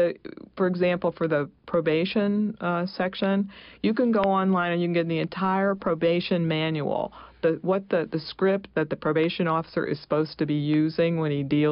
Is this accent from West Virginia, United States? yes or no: yes; West Virginia, United States; also born or lived in Albany; Here, I grew up in West Virginia, and then I grew up in Albany, so it isn't in a town.